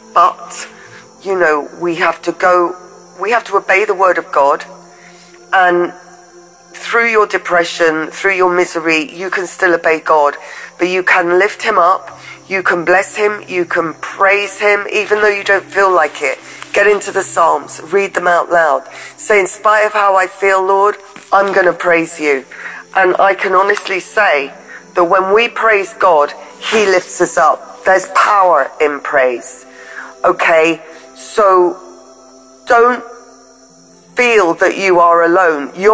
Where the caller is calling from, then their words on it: Spain; I'm calling from Spain.